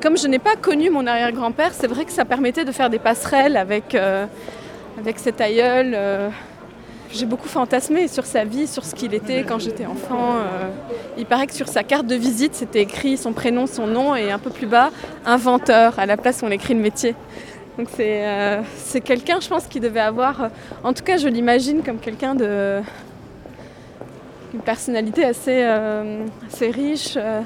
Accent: Lebanon; J'ai grandi au Liban, j'ai été élevée dans deux langues, le français et l'arabe

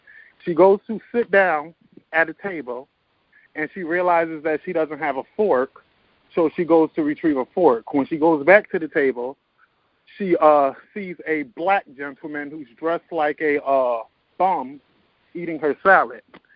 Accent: Connecticut, United States; I'm from the Connecticut area.

